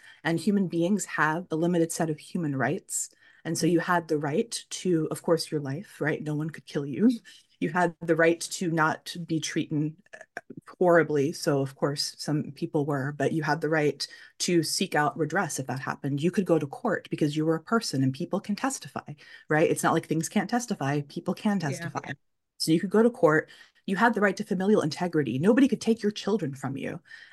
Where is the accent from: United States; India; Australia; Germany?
Germany; my mother is German. I grew up in Germany.